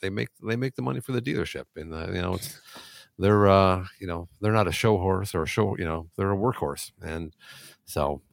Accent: Detroit, Michigan, United States; And again, growing up in Detroit, you just can't escape, the industry and its influence on the city and how it kind of shaped this city for better and for worse at times.

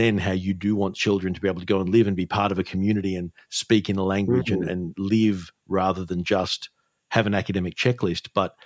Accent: England, United Kingdom; now in Australia; I'm myself not originally from Australia, though I come from England or from the UK effectively.

